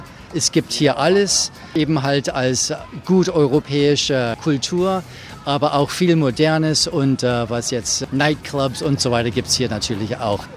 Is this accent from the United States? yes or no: yes; Cincinnati, Ohio, United States; German is a second language; also born or lived in Los Angeles / Houston / Germany; now in Florida, United States; Ich komme aus dem Staat Ohio, in Cincinnati, habe aber auch in Los Angeles gewohnt und in Houston, Texas und dann eben halt auch in Deutschland eine Zeit lang, als ich dort studiert habe.